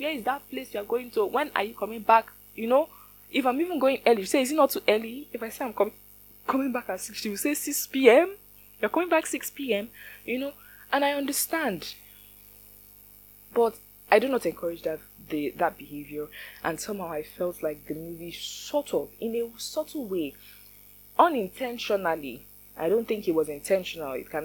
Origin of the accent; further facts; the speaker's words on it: Nigeria; my goodness gracious me, my goodness, I'm Nigerian, my goodness.